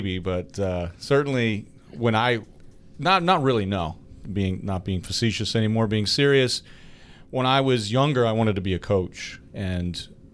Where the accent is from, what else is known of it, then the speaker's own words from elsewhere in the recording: Clarion, Pennsylvania, United States; And so I went to Clarion University, my hometown university